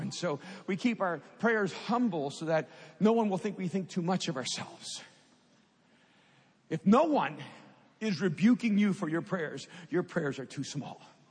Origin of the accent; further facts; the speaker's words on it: El Salvador; moved away; I didn't grow up in church. I didn't grow up in faith. I'm an immigrant from El Salvador that was so religiously confused.